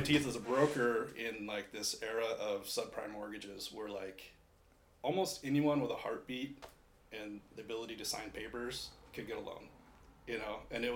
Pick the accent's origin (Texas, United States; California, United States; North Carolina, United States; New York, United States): California, United States; San Diego; I'm from San Diego.